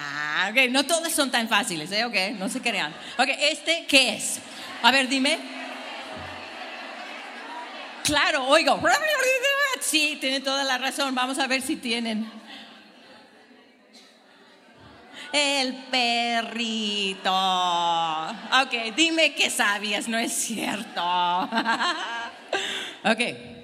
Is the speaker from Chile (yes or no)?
no; Cuernavaca, Morelos, Mexico; Vengo de Cuernavaca, la ciudad de la eterna alergia.